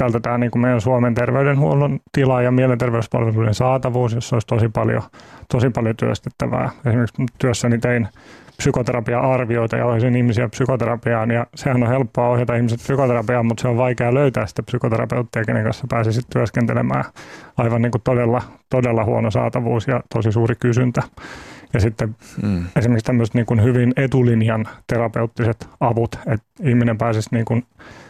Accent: Jakobstad, Ostrobothnia, Finland; Pietarsaaresta kyllä

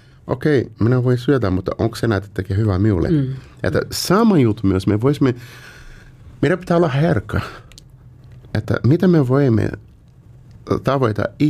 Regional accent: Brazil; Finnish is a second language; now in Finland; minä olen Brasiliasta kotoisin

